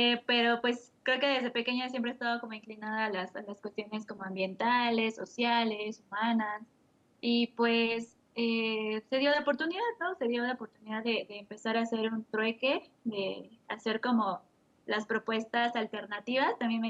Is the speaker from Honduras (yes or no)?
no; Mexico; del alimento que nos sostiene como mexicanos, ya está en los campos, ¿no?